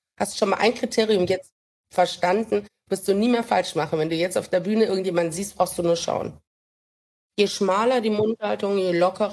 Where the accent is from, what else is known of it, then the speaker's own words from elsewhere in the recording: Düsseldorf, North Rhine-Westphalia, Germany; Ja, also ich bin aus Düsseldorf